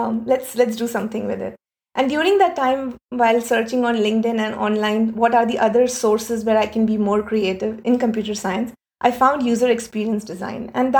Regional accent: Mumbai, Maharashtra, India; English is a second language; I come from Mumbai, India. It's a big city with too many people. And I come from a very middle-class family.

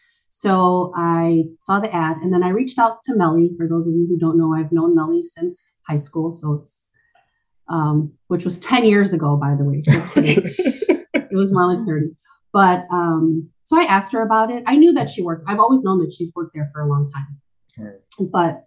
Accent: Philippines; For the record, I am Filipino, 100%. I do have, I guess, a look that's more Latina.

